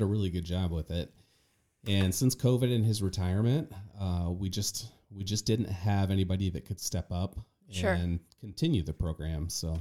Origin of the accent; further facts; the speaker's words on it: Illinois, United States; I am a Quad City native, so I grew up on the Illinois side.